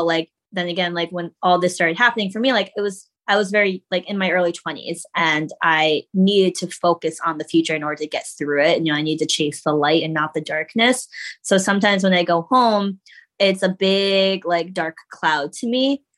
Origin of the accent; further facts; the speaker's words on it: Connecticut, United States; I mean, I grew up in Connecticut and she still lives there.